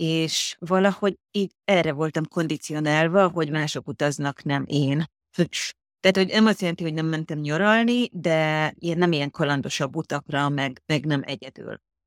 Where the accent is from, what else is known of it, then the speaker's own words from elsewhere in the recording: Eger, Heves, Hungary; now in Asia; Egri vagyok, és én nagyon sokáig Egerben éltem, tehát az életem az nagy részében én Egerben éltem, és mielőtt Ázsiába jöttem, azelőtt egy pár évvel költöztem fel Budapestre.